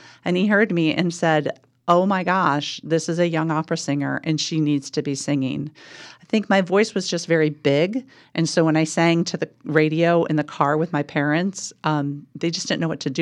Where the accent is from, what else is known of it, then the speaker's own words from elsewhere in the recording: St. Charles, Illinois, United States; I grew up in the Chicagoland area in a little town called St. Charles, Illinois.